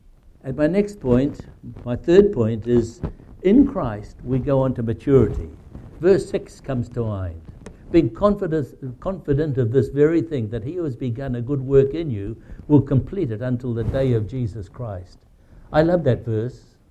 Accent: Gisborne, New Zealand; I come from Gisborne, New Zealand.

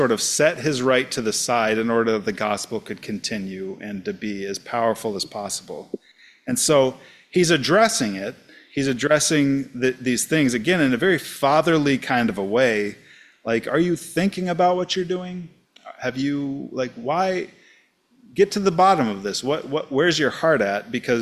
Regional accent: United States; as an American, my liberties were being infringed upon.

